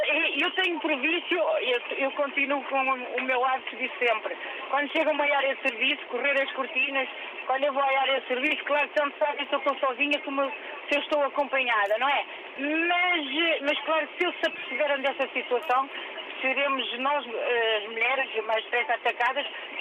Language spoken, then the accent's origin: Portuguese; Portugal; Orgulho-me de ser portuguesa em toda a Europa.